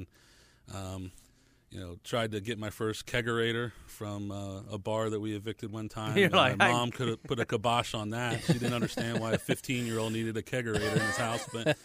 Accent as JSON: {"language": "English", "region": "Georgia", "country": "United States", "tie": "born or raised there", "said": "And we used to have a store over where we grew up on Lower Roswell Road, back behind Park Air."}